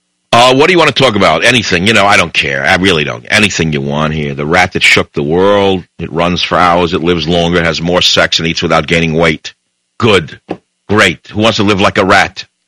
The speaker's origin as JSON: {"language": "English", "region": "New York", "country": "United States", "tie": "born or raised there", "said": "That's what I grew up with in New York, is that whole thing."}